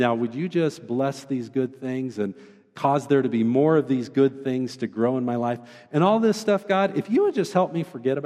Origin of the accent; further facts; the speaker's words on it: Oregon, United States; Now, when I was younger, I grew up in Oregon, and if you've ever been to Oregon